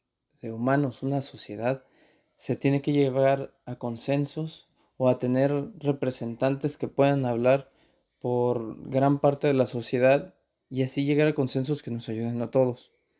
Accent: Mexico; recordar que siempre todos nosotros, en todo momento, somos mexicanos. No dejamos de ser mexicanos

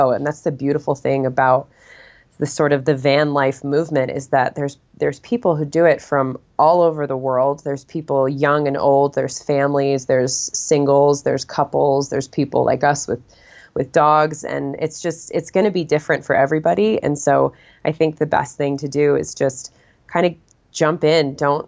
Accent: Connecticut, United States; moved away as an adult; So my husband and I are actually both from the East Coast originally. We grew up in Connecticut, which is a far cry from where we live now.

